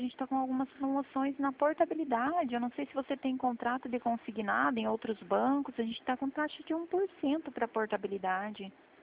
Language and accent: Portuguese; Toledo, Paraná, Brazil; Não, eu sou de Toledo, no Paraná.